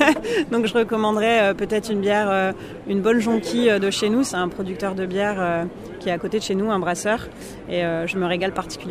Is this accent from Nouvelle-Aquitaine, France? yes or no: no; Hauts-de-France, France; on est du Nord, hein, sur les pays et les terres du Maroilles.